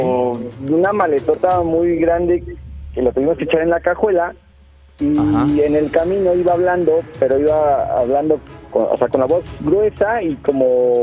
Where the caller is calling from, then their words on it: Mexico City, Mexico; De aquí, de la Ciudad de México.